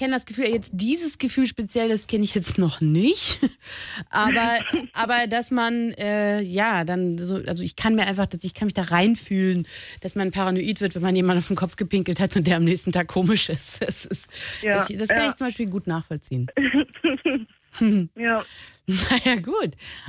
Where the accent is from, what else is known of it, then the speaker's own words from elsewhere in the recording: Berlin, Germany; Ich bin Berlinerin.